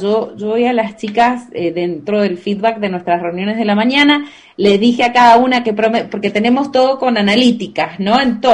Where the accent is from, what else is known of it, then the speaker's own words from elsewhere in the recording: Argentina; now in Guatemala; Aunque soy argentina y tuteo bastante, en Guatemala he aprendido a tratar más de usted.